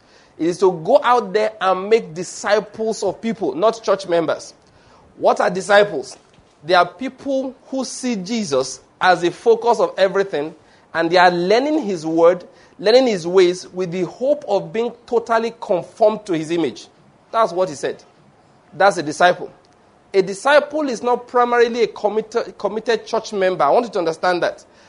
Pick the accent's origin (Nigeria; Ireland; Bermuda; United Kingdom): Nigeria; Ondo; I'm from Ondo State by birth, you know.